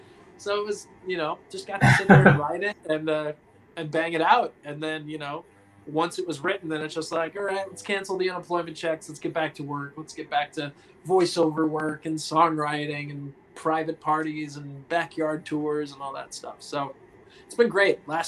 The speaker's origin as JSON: {"language": "English", "town": "Santa Cruz", "region": "California", "country": "United States", "tie": "born or raised there", "said": "I've got a cover band here in my hometown, Santa Cruz."}